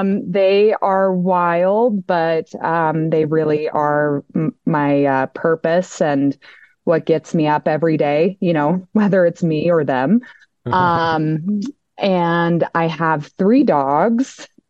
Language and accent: English; Denver, Colorado, United States; Denver seems to be a big city, but we all just say we're from Denver at that point.